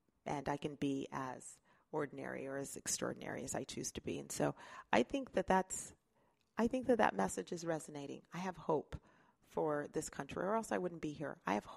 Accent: Utah, United States; my responsibility as an American, as a mom, as a Utahn, to continue to fight for this country.

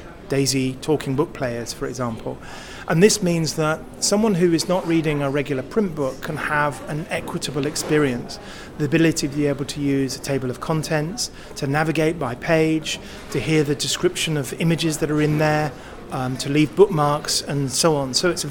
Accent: United Kingdom; So it's wonderful as a Brit to now be running this type of event here in the UK together with RNIB.

